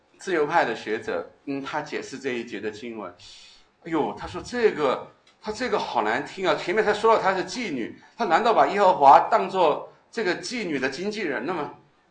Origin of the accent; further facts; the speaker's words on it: China; 就是我们中国人常说的穷怕了